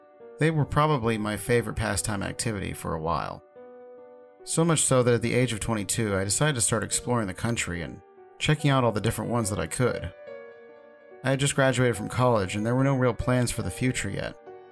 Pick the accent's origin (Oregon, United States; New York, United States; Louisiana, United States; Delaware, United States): Delaware, United States; considering I'm from Delaware and no one in my state gives a crap about any of that.